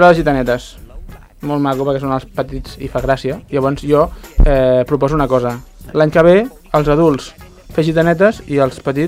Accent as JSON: {"language": "Catalan", "country": "United Kingdom", "said": "jo com a bon britànic no m'agrada"}